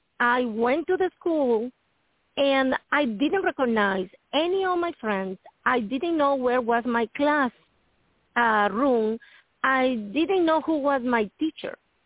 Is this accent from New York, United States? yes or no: no; Tennessee, United States; from Tennessee.